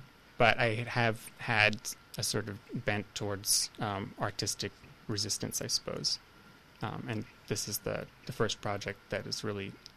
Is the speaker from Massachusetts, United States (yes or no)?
yes; Salem, Massachusetts, United States; I grew up in Salem, Massachusetts